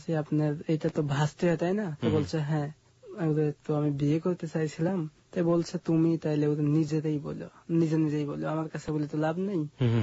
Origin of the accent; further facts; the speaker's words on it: Pabna, Rajshahi Division, Bangladesh; born there; হ্যাঁ, আমার জন্মস্থান পাবনাতে।